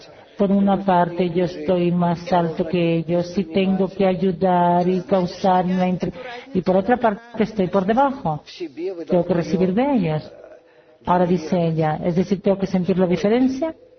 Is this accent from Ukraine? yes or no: yes; Ukraine; Spanish is a second language; de Ucrania.